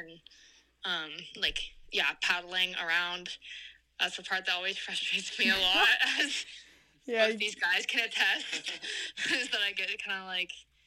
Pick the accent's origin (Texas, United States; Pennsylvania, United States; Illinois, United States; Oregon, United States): Oregon, United States; Eugene; I'm from Eugene, Oregon. I'm in my fourth year.